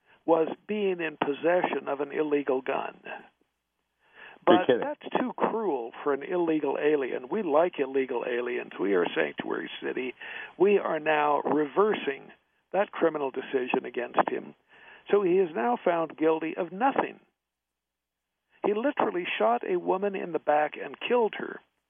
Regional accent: the West, United States; but growing up in the West, here in the United States, a gun was just something you had around all the time.

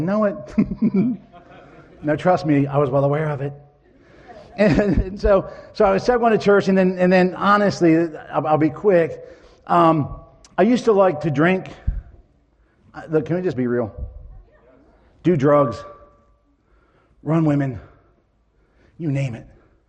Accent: Ocean City, United States; And growing up in Ocean City, by the time I was 12, I was doing drugs and drinking

